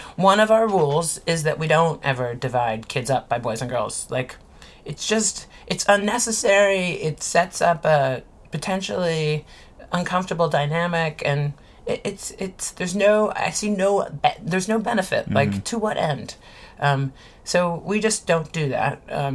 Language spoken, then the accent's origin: English; Washington, District of Columbia, United States; I grew up in Washington, D.C., and in the evenings, in the summertime, we'd play these games of kick the can